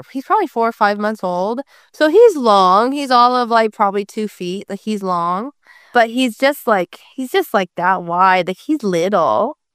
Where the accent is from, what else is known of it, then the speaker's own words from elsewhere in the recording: Oklahoma, United States; now in Nashville, United States; And if growing up in Oklahoma, if you didn't have horses, someone had horses in the sense of like they weren't this foreign thing to you.